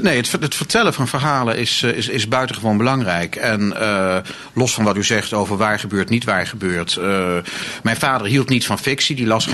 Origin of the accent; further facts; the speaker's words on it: Zwolle, Overijssel, Netherlands; now in Groningen, Netherlands; ik ben vanaf het moment dat ik vanuit mijn jeugd in Zwolle in Groningen terecht ben gekomen, bovenal schrijver geweest.